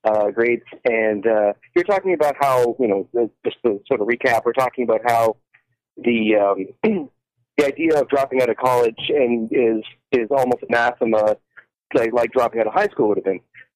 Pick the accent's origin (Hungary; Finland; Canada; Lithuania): Canada; now in United States; Well, I'm originally from Canada, so I would have had to stay there an extra 2 years because they had the grade 13 at that point